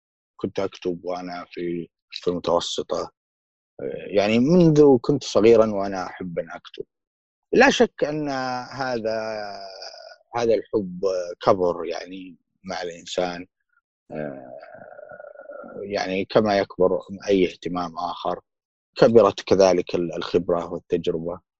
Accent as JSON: {"language": "Arabic", "town": "Fayd", "region": "Ha'il Province", "country": "Saudi Arabia", "tie": "born or raised there", "said": "فيد طبعا هي قريتي وبلدي الذي أعيش فيه"}